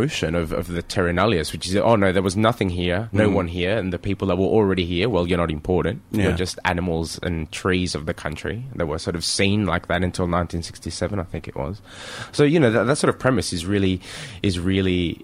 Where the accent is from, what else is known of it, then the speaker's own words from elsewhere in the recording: Melbourne, Victoria, Australia; In Australia, I grew up in Melbourne.